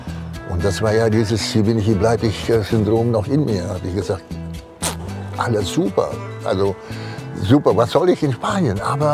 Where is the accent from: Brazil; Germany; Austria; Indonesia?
Indonesia; German is a second language; moved away; Und ich komme ja aus Indonesien.